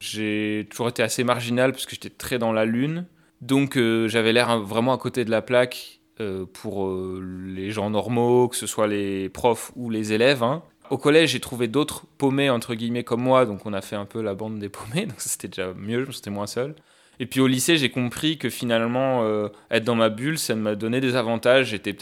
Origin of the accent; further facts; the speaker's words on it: Grasse, Provence-Alpes-Côte d'Azur, France; J'ai grandi dans les Alpes-Maritimes à Grasse, donc c'est pas non plus l'autre bout de la France